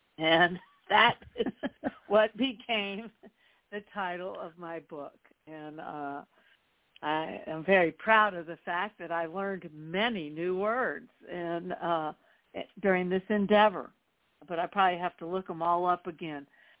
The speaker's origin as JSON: {"language": "English", "region": "East Coast", "country": "United States", "tie": "born or raised there", "also_born_or_lived": "Key West / Washington, D.C.", "said": "and my father was stationed in Key West for two and a half years, and then we moved to D.C. when he retired. So I grew up on the East Coast."}